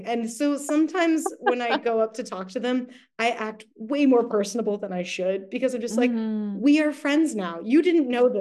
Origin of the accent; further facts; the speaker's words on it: Texas, United States; the problem is Jared and Jensen are from Texas and I'm from Texas. So now I'm like, homies, Texas y'all.